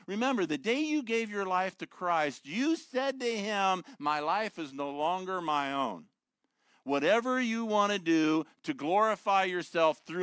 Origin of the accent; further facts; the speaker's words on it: Ohio, United States; I'm from Ohio, and I've always thought Ohio is home.